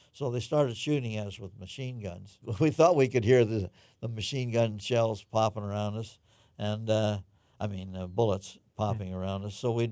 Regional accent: California, United States; I'd growing up in the Bay Area, when I wanted to go to the snow, we waited a nice sunny day and we went up to Long Barn or some other snow resort.

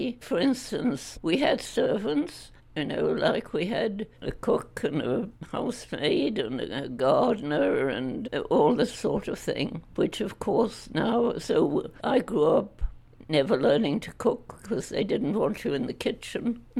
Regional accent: Yorkshire and the Humber, United Kingdom; I grew up in Yorkshire, north of England.

